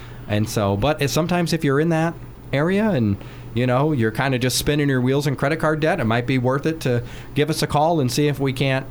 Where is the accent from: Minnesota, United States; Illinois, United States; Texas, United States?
Illinois, United States; So I'm from Illinois, so the math sometimes takes a little bit